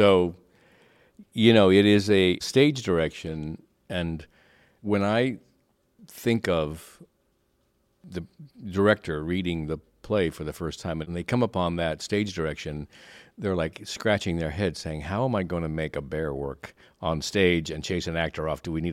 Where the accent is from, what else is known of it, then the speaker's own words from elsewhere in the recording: Yakima, Washington, United States; Well, I grew up in Yakima, Washington, eastern Washington. It's really a farming area, primarily fruit ranching. So we were surrounded by fruit trees.